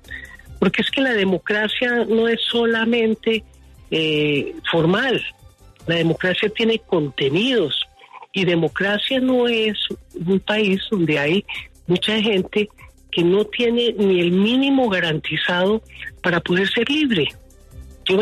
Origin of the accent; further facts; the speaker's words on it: Colombia; tenemos que abordar como colombianos en democracia